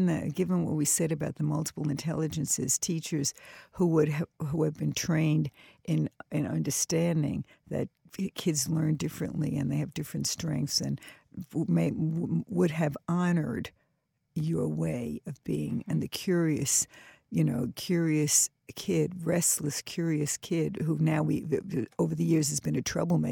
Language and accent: English; New York City, New York, United States; Like, I grew up in New York City, so every apartment has the same configuration.